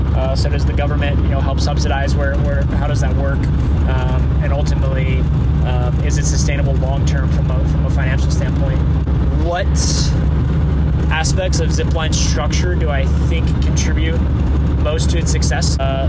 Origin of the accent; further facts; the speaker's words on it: South Dakota, United States; I'm originally from South Dakota.